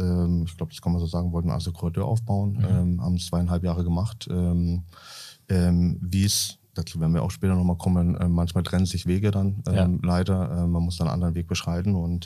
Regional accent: Bavaria, Germany; weil ich bin Oberfranke vom Dorf, bin so ein 1000-Seelen-Dörfchen groß geworden

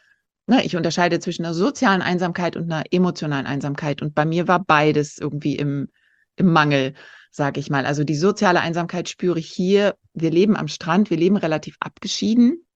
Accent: Turkey; now in Brazil; als Weltenbummlerin geboren worden und habe meine Kindheit schon in der Türkei verbracht, weil mein Vater dort gearbeitet hat. Und ja, und so hat es mich nach Brasilien verschlagen. Vor 10 Jahren bin ich sozusagen hier gelandet und unverhofft bis jetzt geblieben.

